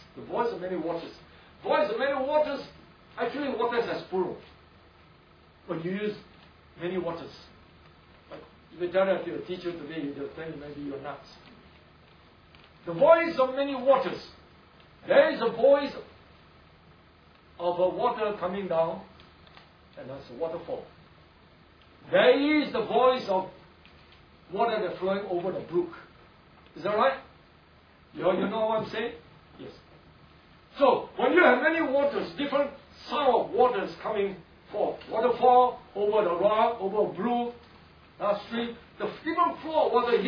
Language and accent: English; Singapore; Whether you are Indian or not, as long as we are Singaporean, there is a certain way, a certain accent that we you know, you understand what I'm saying, right? So we speak in Singlish